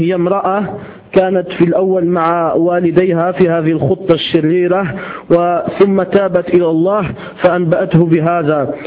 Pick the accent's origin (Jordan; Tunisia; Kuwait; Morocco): Morocco; فالعادة عندنا في المغرب أن يعطي للشرطي ثمن بسيط